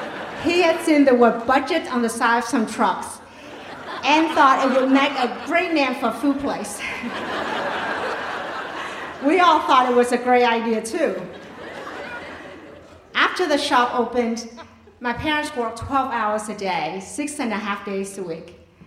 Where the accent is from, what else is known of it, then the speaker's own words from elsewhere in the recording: Vietnam; now in United States; Growing up in Vietnam, I didn't even know what a lawn was. I thought of grass only as weeds. In Vietnamese, grass and weeds are called the same thing.